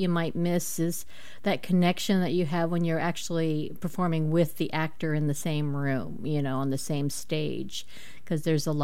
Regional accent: Junction City, Oregon, United States; because I'm mixed race as well, and I grew up in Junction City, Oregon, you know, and so you probably know where that is outside of Eugene

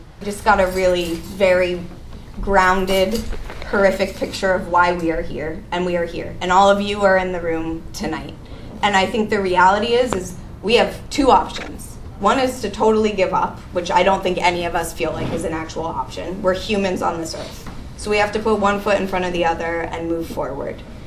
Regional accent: Portland, Oregon, United States; I'm also from Portland. I've lived here my whole life.

